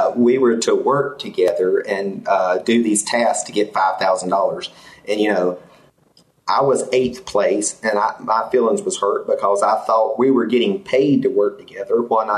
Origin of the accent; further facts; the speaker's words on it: North Carolina, United States; I'm from North Carolina.